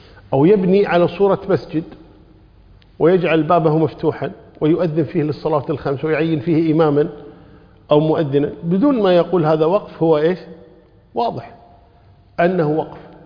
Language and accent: Arabic; Kuwait; شوفوا عندنا في الكويت كمثال مثلا